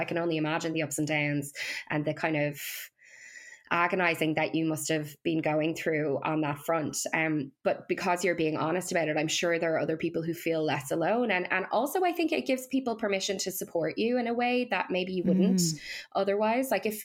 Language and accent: English; Ireland; historically, we probably haven't been great at that as Irish people. But I love that we're kind of turning a corner there.